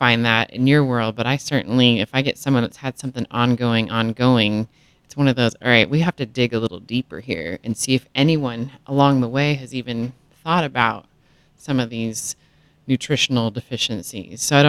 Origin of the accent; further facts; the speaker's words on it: North Dakota, United States; And I'm from North Dakota, so I'm just going to highlight this